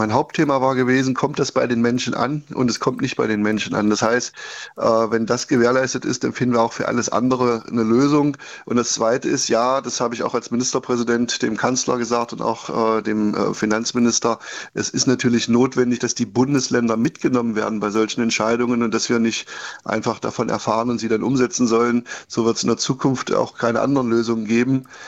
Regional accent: Saxony-Anhalt, Germany; In meiner Heimat Sachsen-Anhalt hätte das kaum ein Unternehmen machen können.

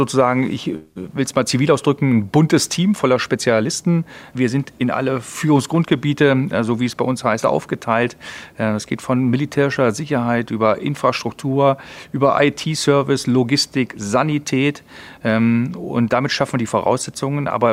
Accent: Mönchengladbach, North Rhine-Westphalia, Germany; ich bin in Mönchengladbach geboren.

